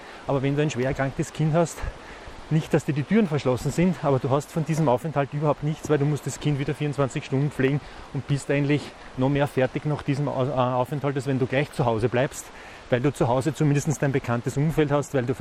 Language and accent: German; Lower Austria, Austria; born there; ich bin gebürtiger Niederösterreicher und mir hat es knapp 25 Jahre ist es jetzt her, hat sie mich ursprünglich beruflich nach Tirol verschlagen.